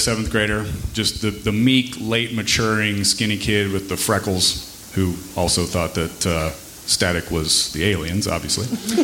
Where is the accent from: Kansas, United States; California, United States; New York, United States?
Kansas, United States; I grew up in Kansas, so kind of similar.